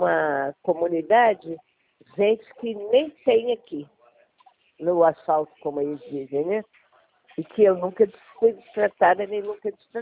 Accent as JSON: {"language": "Portuguese", "region": "Rio de Janeiro", "country": "Brazil", "said": "Eu sou da Tijuca"}